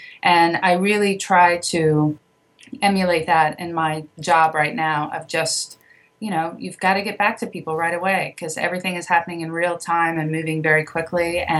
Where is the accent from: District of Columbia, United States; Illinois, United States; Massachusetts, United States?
District of Columbia, United States; Washington; Sean's from Pittsburgh and I'm sort of from the Washington, D.C. area.